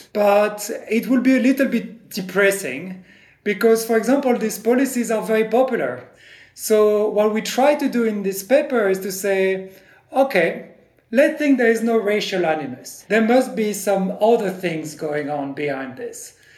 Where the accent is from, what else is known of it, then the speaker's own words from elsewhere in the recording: France; accent: French; English is a second language; not of Mustang in my case, but of being French. So you meet me and you hear my accent and you're like, oh, this guy is French.